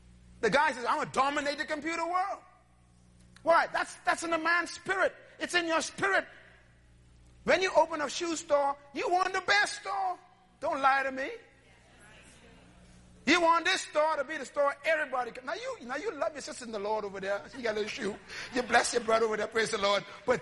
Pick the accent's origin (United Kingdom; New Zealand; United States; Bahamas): Bahamas; Bain Town, New Providence; Now, one of the common words in the Bahamas when I was growing up in Baintown was this: hey, Jack.